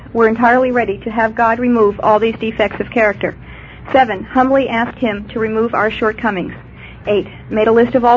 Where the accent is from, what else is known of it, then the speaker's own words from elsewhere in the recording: Irvine, California, United States; I'm from Irvine, California, and my sobriety date is 9/27/77.